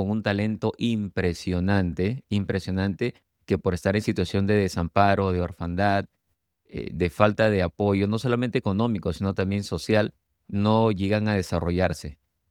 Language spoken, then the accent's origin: Spanish; Peru; now in Guatemala; ahora yo como peruano estoy trabajando con ustedes en Guatemala